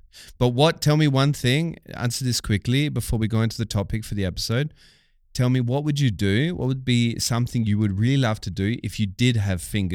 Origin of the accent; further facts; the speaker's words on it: Australia; I'm Australian. You're asking me questions about English? Weil I come from the land down under.